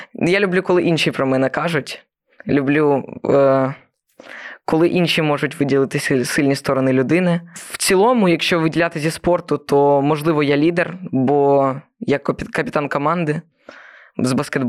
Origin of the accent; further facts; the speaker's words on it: Svesa, Sumy Oblast, Ukraine; Я зі Свиської територіальної громади, що знаходиться, ну, приблизно на півночі Сумщини. Це приблизно 5 кілометрів від кордону, 5-7.